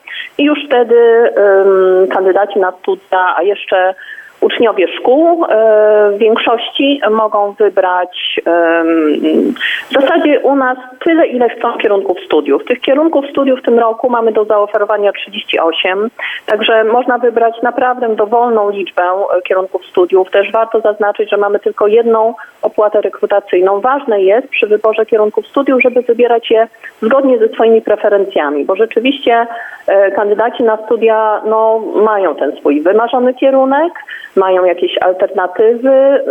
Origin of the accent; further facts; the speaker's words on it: Kwidzyn, Pomeranian Voivodeship, Poland; Ja chodziłam do pierwszego liceum ogólnokształcącego w Kwidzynie. Pochodzę z Kwidzyna.